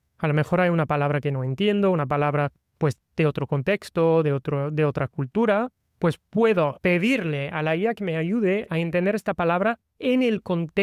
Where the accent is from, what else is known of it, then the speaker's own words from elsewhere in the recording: Florida, United States; born there; Pues nací en Estados Unidos, en Florida, y siempre tenía esta pasión por los idiomas.